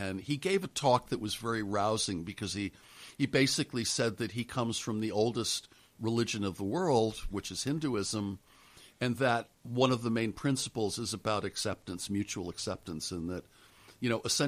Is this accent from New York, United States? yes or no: yes; Auburn, New York, United States; born there; And I was born in Auburn, New York, which is in the Finger Lakes. It's at the northern end of Cayuga Lake, the five lakes that constitute the Finger Lakes.